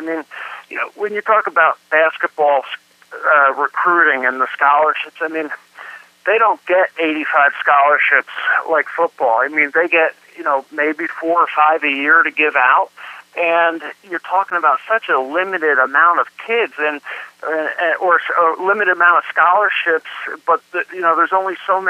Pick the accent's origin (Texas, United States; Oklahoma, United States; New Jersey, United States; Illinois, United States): New Jersey, United States; Nebraska used to be a huge, huge player in my home state, New Jersey.